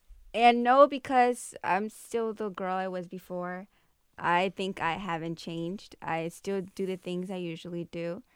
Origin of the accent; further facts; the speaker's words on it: United States; And me being a American girl born from Mexican parents